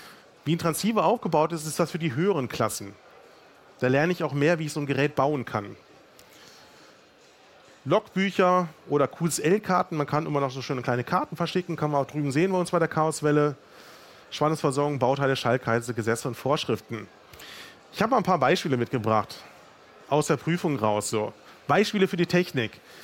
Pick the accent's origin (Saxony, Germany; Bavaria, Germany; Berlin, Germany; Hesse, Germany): Berlin, Germany; Tatsächlich, wie gesagt, ich bin aus Berlin.